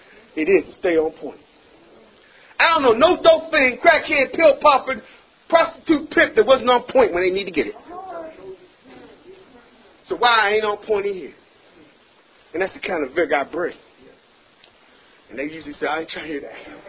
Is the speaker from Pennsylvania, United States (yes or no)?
yes; Pittsburgh, Pennsylvania, United States; I'm from Pittsburgh. Only path I know is Centenary Avenue, Fifth Avenue, Robinson Court, Francis Street.